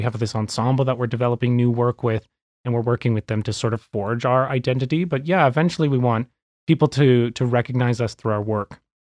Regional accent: Canada; our like international profile as Canadian artists and as theater artists.

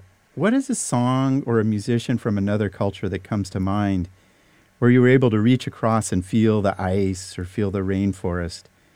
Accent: California, United States; I've always liked West African music, but, you know, I grew up in California, and I heard the music and I was transfixed.

